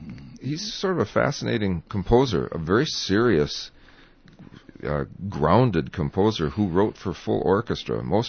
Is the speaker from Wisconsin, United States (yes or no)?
yes; La Crosse, Wisconsin, United States; Well, as a matter of fact, I grew up in La Crosse, Wisconsin.